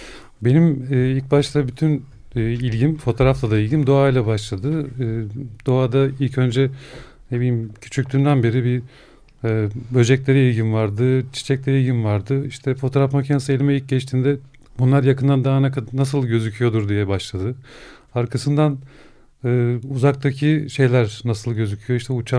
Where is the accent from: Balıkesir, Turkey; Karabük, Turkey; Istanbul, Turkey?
Karabük, Turkey; Safranbolu; Bu Safranbolu'da işte Karabük'te yaşadım. Çocukluğum orada geçti çoğunlukla.